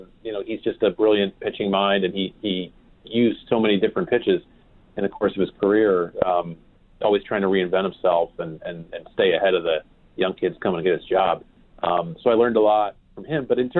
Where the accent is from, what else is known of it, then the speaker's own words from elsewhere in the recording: Pennsylvania, United States; And maybe it's just from growing up outside Philadelphia